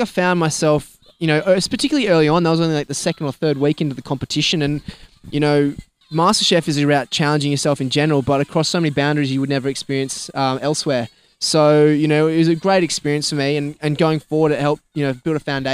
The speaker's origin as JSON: {"language": "English", "region": "New South Wales", "country": "Australia", "said": "You know, we're both from the Northern Beaches."}